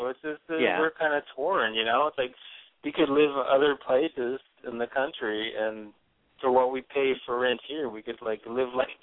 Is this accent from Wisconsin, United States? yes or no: no; Bakersfield, California, United States; I grew up in Bakersfield, California. In the Central